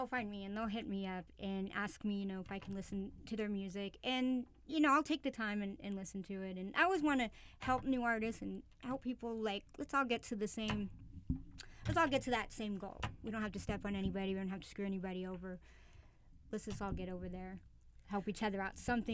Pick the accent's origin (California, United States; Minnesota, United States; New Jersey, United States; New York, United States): California, United States; San Jose; Well, I know Sway from the KML days, from the Wake Up Show, because I'm from San Jose, you know, and they were doing the show in, you know, San Francisco.